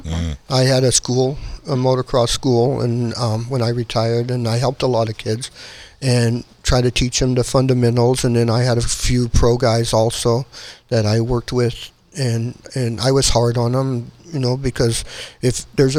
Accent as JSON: {"language": "English", "town": "El Cajon", "region": "California", "country": "United States", "tie": "born or raised there", "said": "Ricky, you know, very young when I met Ricky and stuff, and we grew up in El Cajon, and he's down the street"}